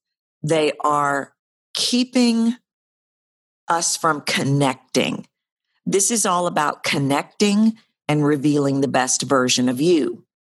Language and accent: English; Houston, Texas, United States; also born or lived in New York City / Dallas; now in Los Angeles, United States; I've always lived in big cities. I grew up in Houston. I lived in New York City for years. I lived in Dallas. I live in Los Angeles now.